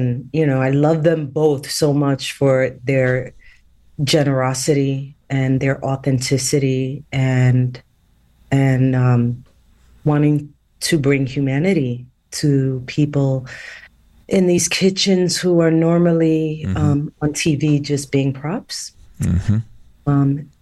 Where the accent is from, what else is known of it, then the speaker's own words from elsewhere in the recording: New York, United States; I'm a New Yorker, so I know that Mr. Beef is epic in Chicago.